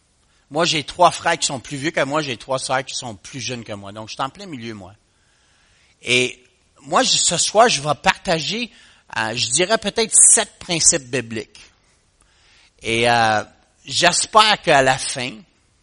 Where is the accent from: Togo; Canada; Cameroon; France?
Canada; Montreal, Quebec; je suis un gars de Montréal, donc j'ai appris le français en grandissant, mais je pense que ça va bien aller.